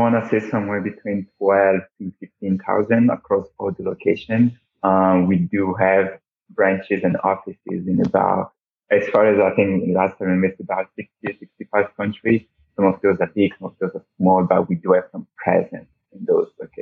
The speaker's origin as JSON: {"language": "English", "town": "Lubumbashi", "region": "Haut-Katanga", "country": "DR Congo", "tie": "born or raised there", "second_language": "English", "said": "ITOT is a IT startup in my hometown, in the Lubumbashi, that would be in the Republic Democratic of the Congo."}